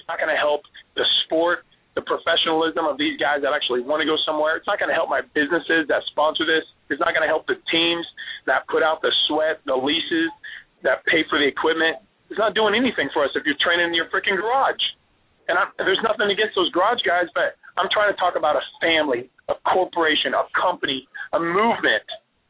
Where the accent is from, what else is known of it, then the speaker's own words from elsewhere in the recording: Iowa, United States; I'm from Iowa, you know.